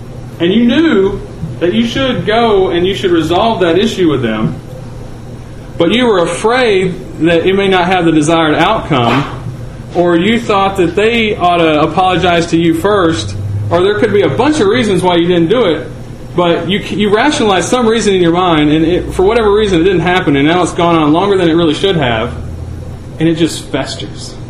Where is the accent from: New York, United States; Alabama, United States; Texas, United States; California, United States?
Alabama, United States; I'm from Alabama.